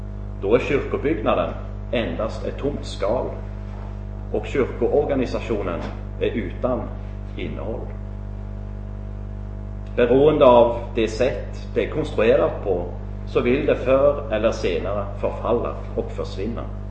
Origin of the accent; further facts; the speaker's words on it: Rogaland, Norway; Swedish is a second language; now in Sweden; Domkyrkan i Stavanger, i närheten av där jag kommer ifrån